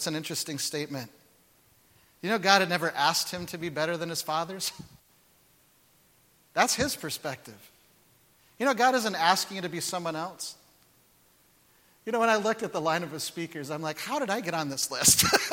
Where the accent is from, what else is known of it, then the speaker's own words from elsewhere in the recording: Canada; I'm a Canadian and I love hockey